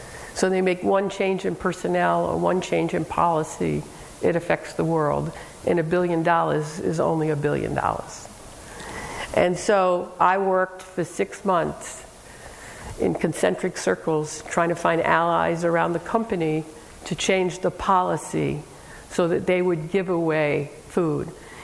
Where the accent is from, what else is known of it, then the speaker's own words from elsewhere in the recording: Northeast, United States; So they were very suspicious of me. Because I was from the Northeast, I was a Yankee and a communist, basically.